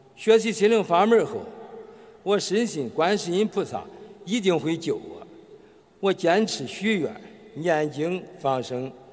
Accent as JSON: {"language": "Chinese", "region": "Henan", "country": "China", "said": "我来自河南，是一名老中医"}